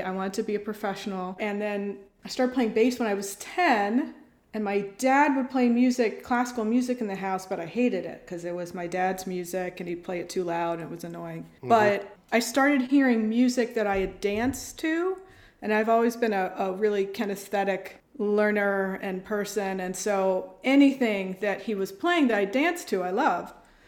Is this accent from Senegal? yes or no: no; Philadelphia, Pennsylvania, United States; we would meet people and they'd say, oh, you're American, where are you from? And we'd say, Philadelphia.